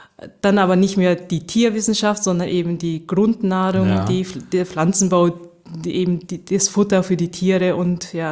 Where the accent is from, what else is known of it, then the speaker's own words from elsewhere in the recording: Nagoya, Aichi, Japan; Und ich bin in Nagoya aufgewachsen, das ist in Zentraljapan. Mir ist auch ein Stolz der Nagoyaner, die eben zentral sind und nicht Tokio. Dann habe ich dann in Sapporo studiert